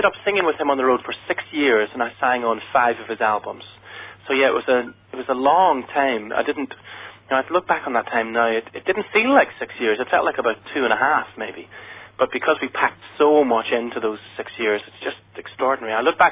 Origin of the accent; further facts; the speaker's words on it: Belfast, Northern Ireland, United Kingdom; moved away as an adult; now in London, United Kingdom; So, yeah, I grew up in West Belfast then from 66 right through to about 85 when I left to live in London.